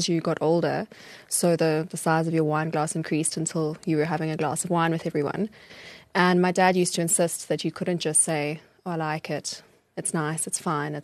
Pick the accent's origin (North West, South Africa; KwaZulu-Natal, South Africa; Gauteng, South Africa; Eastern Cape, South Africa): KwaZulu-Natal, South Africa; Underberg; when I was growing up in Underberg, used to host dinner parties on the weekend